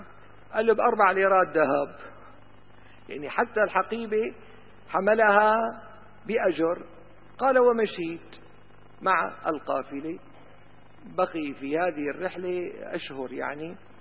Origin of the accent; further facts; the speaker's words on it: Damascus, Damascus Governorate, Syria; أنا أعرف رجلا عندنا في دمشق